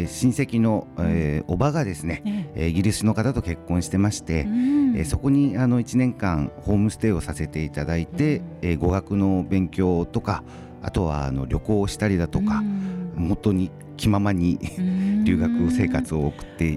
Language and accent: Japanese; Edogawa, Tokyo, Japan; 江戸川区は私が生まれ育った地域でもあるんですけれども、はい、もう本当に子どもの頃からずっと江戸川区で暮らしてまして、非常に東京23区の中でも一番東側にある地域なんですが